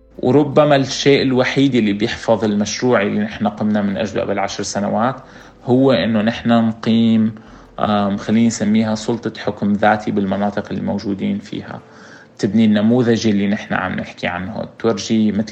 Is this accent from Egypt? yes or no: no; Syria; مطلوب منا منظومات حقيقية تحكمنا نحن كسوريين